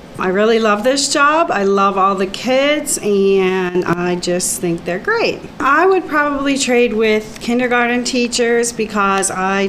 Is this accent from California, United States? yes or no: no; Pittsburgh, Pennsylvania, United States; born there; I was born in Pittsburgh, and I went to school at East Allegheny and graduated from there.